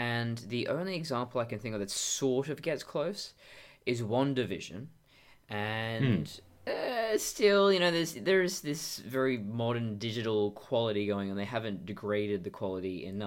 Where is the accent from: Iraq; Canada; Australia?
Australia; we're Australian; we can't fucking help it.